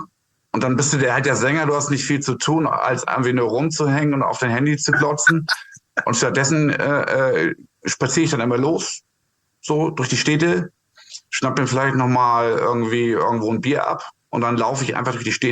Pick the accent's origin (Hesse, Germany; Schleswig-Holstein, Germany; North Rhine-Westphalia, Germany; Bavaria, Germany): Schleswig-Holstein, Germany; Kiel; Ich bin ja Kieler.